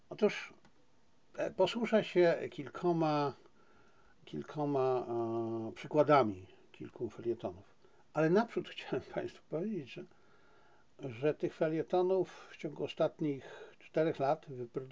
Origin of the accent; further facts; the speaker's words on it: Silesian Voivodeship, Poland; Bo jestem Ślązakiem.